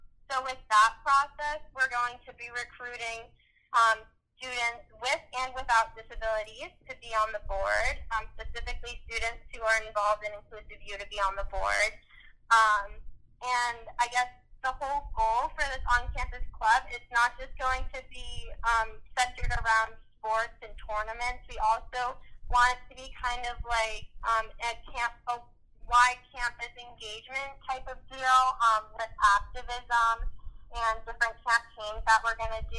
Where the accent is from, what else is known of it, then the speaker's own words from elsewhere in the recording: Rhode Island, United States; a special Olympics team in Rhode Island, which is my hometown.